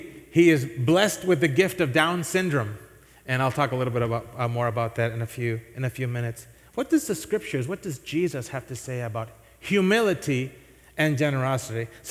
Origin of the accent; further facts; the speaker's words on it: Puerto Rico; now in Rochester, United States; But when I moved out to Rochester, you know, new place, new city, growing up in Puerto Rico, most people look like me.